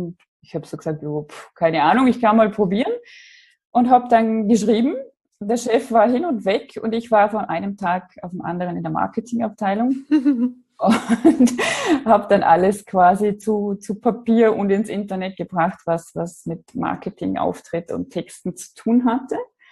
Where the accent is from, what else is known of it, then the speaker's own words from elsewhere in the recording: Austria; Ich komme aus Österreich, wie man hört. Ich versuche jetzt ordentlich zu sprechen, so dass man mich versteht in allen deutschsprachigen Teilen hier.